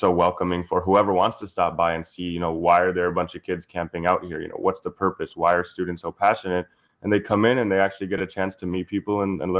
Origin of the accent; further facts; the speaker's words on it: Milwaukee, Wisconsin, United States; Yeah, I'm here, you know, born and raised here in Milwaukee, Wisconsin. I'm Palestinian American.